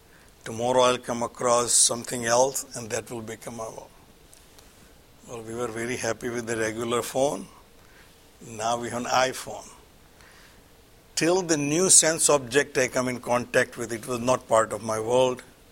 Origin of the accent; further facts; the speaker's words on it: India; My roots, which used to be somewhere before, let's say India, because I'm from India, my roots were somewhere in India.